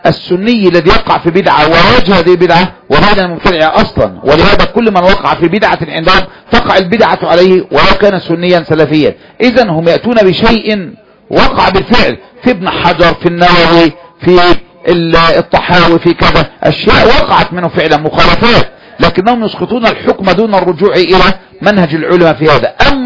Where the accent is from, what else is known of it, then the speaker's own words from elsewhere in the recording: Egypt; وهذا كان فتنة عندنا في مصر